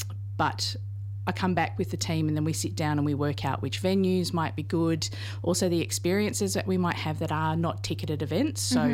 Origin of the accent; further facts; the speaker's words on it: Australia; As an Australian, I wasn't very familiar with him